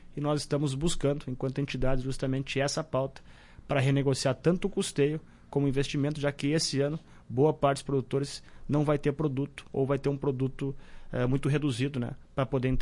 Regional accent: São Luiz Gonzaga, Rio Grande do Sul, Brazil; Eu sou de São Luís Gonzaga, minha região das Missões.

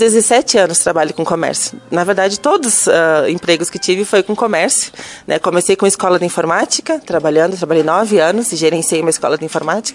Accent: Hulha Negra, Rio Grande do Sul, Brazil; Eu sou natural de Hulha Negra, uma cidadezinha a 30 quilômetros de Bagé, lá na fronteira com o Uruguai.

